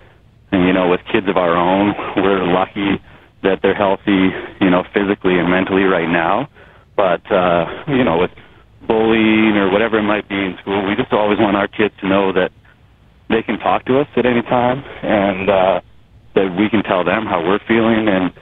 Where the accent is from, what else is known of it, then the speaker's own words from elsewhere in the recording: Canada; now in United States; I'm still a Canadian citizen, but U.S. resident